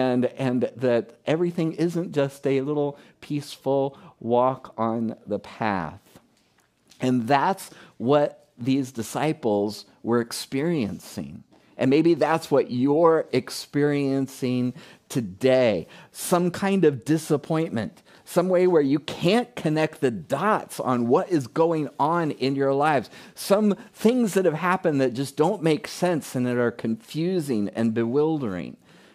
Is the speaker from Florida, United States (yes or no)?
yes; Fort Myers, Florida, United States; this painting was hanging in the foyer of the church that I grew up in Fort Myers, McGregor Baptist Church.